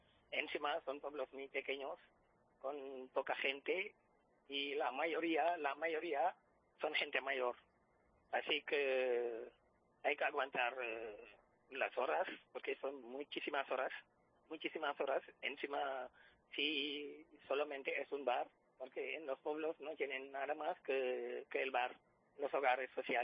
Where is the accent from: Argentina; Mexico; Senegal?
Senegal; now in Barromán, Spain; Soy senegalés y llevo ya 9 años aquí en España, pero 4 en Barromán.